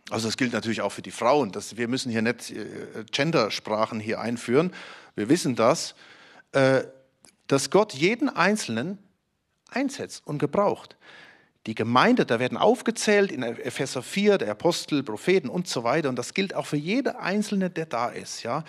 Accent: Germany; Wir wohnen in einer sehr strukturierten Gesellschaft. Und als Deutsche sind wir strukturiert.

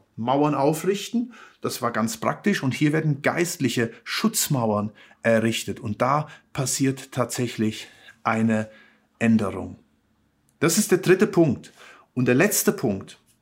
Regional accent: Germany; und ich schließe mich da ein, ich als Deutscher, wir als Gesellschaft

